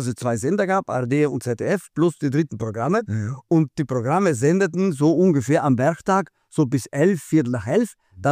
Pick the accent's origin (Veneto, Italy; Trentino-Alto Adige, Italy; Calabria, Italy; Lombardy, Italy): Trentino-Alto Adige, Italy; bin 68 Jahre alt, geboren in Südtirol und aufgewachsen in Südtirol, daher mein Akzent auch.